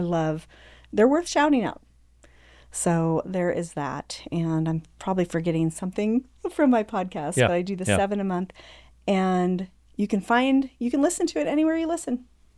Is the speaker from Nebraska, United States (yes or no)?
yes; Nebraska, United States; We're both from Northeast Nebraska, so we had some things to talk about.